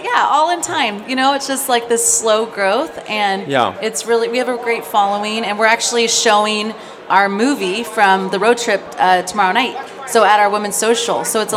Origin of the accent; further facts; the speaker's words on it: Alaska, United States; born there; You know, I was born in Alaska, so I live in the Pacific Northwest.